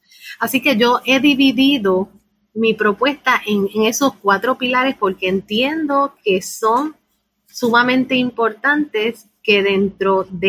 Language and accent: Spanish; Mayagüez, Puerto Rico; mejorar la economía de mi pueblito de Mayagüez.